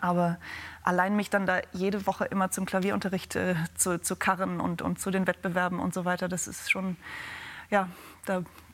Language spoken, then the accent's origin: German; Hildesheim, Lower Saxony, Germany; Ich bin in Hildesheim geboren und auch aufgewachsen und da zur Schule gegangen, hatte meine ganz normale Kindheit